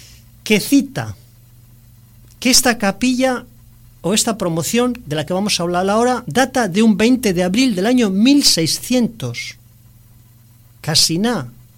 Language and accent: Spanish; Bilbao, Basque Country, Spain; born there; y que conste que yo nací en Bilbao